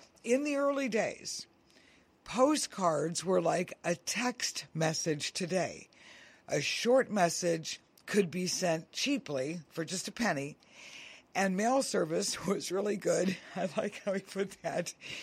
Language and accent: English; Cincinnati, Ohio, United States; ones in my hometown in Cincinnati